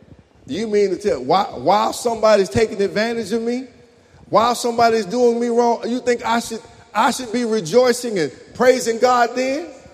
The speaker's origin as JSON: {"language": "English", "region": "Louisiana", "country": "United States", "moved": "yes", "said": "When I moved from Louisiana to Michigan, Louisiana, I was by myself. We, you know, wasn't a whole lot of folk around. I mean, for miles."}